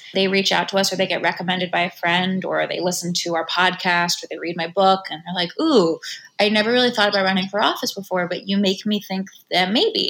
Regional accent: Virginia, United States; down in Virginia, in my home state, we helped in 2017, Jennifer Carroll Foy.

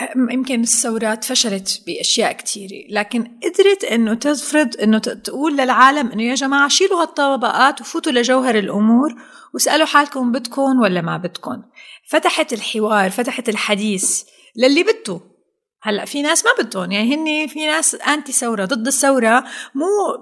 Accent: Syria; لأنه نحن كسوريين وكأي حدا بيتابع الأخبار تعرضتي لكم من القصص والفيديوهات والأخبار

